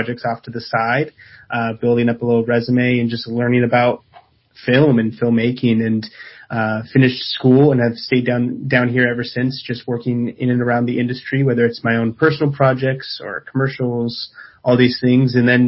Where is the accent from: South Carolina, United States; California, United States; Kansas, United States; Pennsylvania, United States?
California, United States; Redding; Yeah, so I am from Redding, California, born and raised.